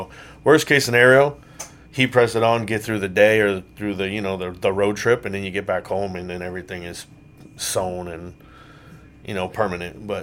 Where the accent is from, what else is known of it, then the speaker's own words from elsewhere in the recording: Key West, Florida, United States; Born and raised in Key West, Florida. Played high school ball in Key West. Huge tradition down there.